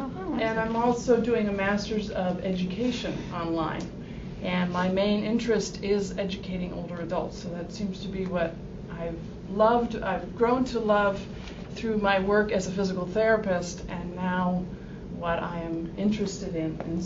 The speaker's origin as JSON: {"language": "English", "town": "Cincinnati", "region": "Ohio", "country": "United States", "said": "Cincinnati."}